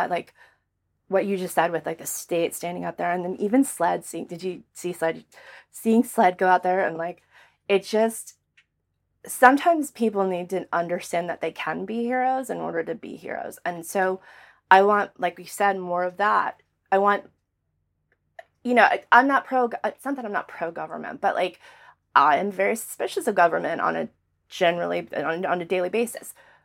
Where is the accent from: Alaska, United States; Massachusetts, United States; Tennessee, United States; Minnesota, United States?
Massachusetts, United States; Boston; I was super proud to be from, like, not from South Carolina, I'm from Boston, but I was super proud to live in South Carolina.